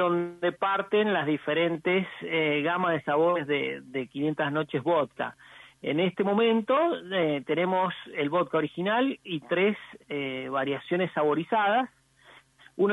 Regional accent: San Juan, Argentina; Realmente nosotros somos de San Juan y nuestro primer mercado es el público sanjuanino.

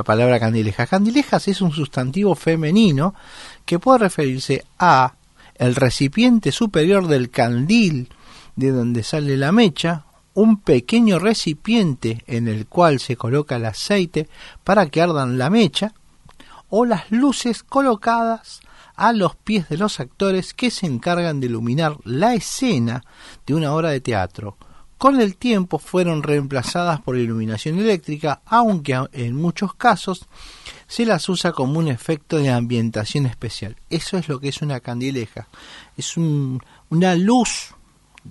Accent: Lanús, Buenos Aires Province, Argentina; nosotros somos de Lanús, acá con Ricardo

